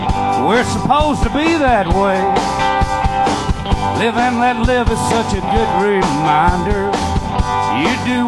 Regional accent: Texas, United States; we're all from Texas, and it feels like home.

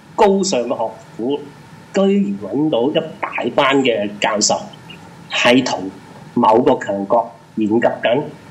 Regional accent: Hong Kong; 我哋其實香港人做一啲好簡單嘅嘢，

